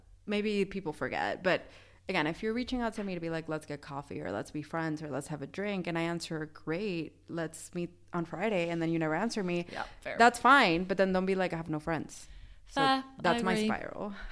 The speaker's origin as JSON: {"language": "English", "country": "Venezuela", "said": "when I say I'm from Venezuela"}